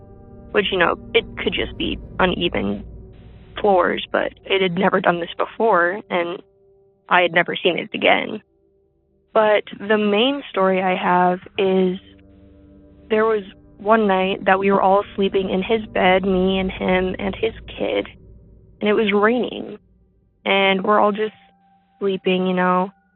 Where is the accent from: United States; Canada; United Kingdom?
United States; Iowa; I'm from Iowa.